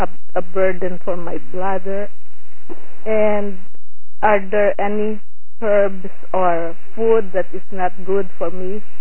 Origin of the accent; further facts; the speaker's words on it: San Francisco, California, United States; I'm from San Francisco, California.